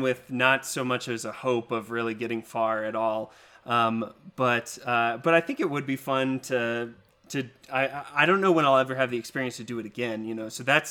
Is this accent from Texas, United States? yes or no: yes; Texas, United States; I mean, I grew up in Texas, and I came out here for summer camp once a year.